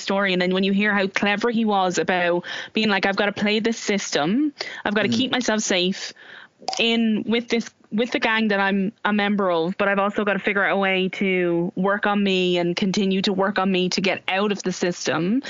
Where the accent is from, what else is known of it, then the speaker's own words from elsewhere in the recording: Dublin, Leinster, Ireland; I've grown up in social housing, I'm from Ballyferma, like I have relatives who have been involved in criminality and gangland activity